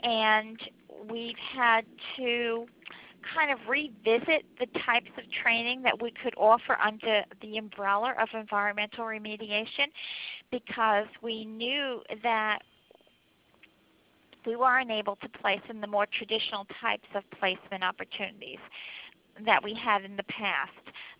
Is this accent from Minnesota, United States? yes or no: no; Brooklyn, New York, United States; as a child, I grew up near the Gowanus Canal